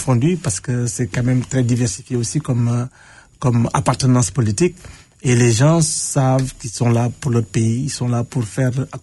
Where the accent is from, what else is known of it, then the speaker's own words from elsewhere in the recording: Senegal; now in Winnipeg, Canada; gens trouvaient que c'était très, très intéressant de moi, Sénégalais à Winnipeg, de m'occuper de mon pays d'origine